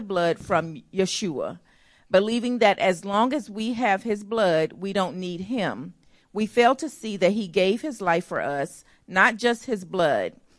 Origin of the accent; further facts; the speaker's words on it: Jamaica; Growing up in Jamaica